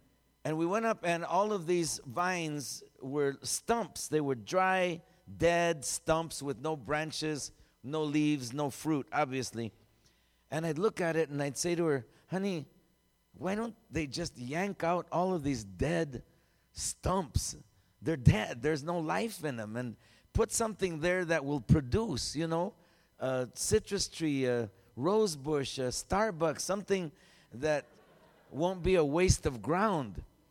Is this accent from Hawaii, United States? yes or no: no; Phoenix, Arizona, United States; I was born and raised in Phoenix.